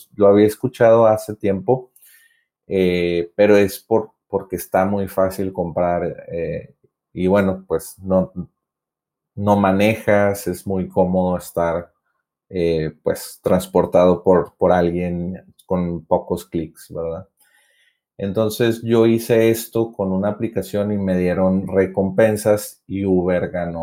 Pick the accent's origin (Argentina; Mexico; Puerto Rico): Mexico; Monterrey, Nuevo León; que yo soy de Monterrey, Nuevo León, México.